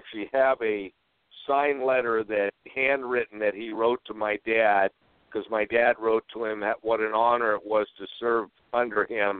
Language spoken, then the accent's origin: English; Portland, Oregon, United States; I've always had my residence in Oregon. I grew up in Selwood, and I loved it, and I stayed there 49 years.